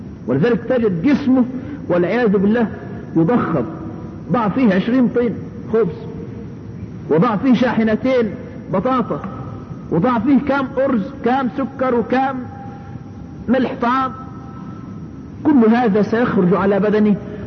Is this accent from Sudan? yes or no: no; Egypt; الاطباء عندنا في مصر لما جمعوها قدرت بحوالي 64 قرش